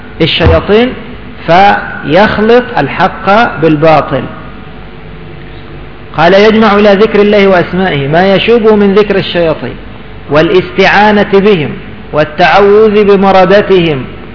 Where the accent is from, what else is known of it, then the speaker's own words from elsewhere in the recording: Cairo, Cairo Governorate, Egypt; عندنا في القاهرة